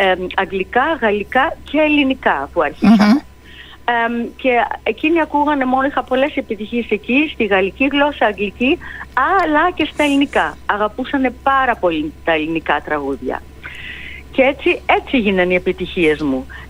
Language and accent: Greek; Greece; χαίρομαι βέβαια ειδικά που θα είμαι στην πατρίδα μου και στο Ηρώδιο στις 6 Σεπτεμβρίου για να τραγουδήσω